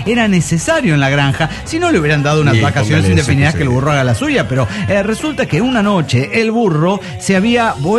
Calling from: Zapopan, Jalisco, Mexico; de Zapopan, Jalisco.

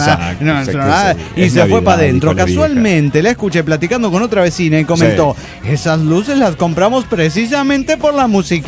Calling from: Washington, United States; del Renton desde Washington United States.

